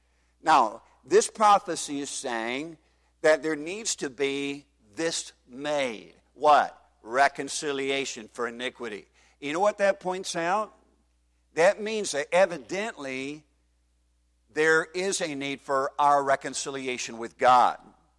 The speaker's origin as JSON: {"language": "English", "country": "Canada", "lives_now": "United States", "said": "I am an American, so my people would be the Americans. I am from Canada. Originally, my ancestors, so my people in a way would be Canadians. But I am an American now."}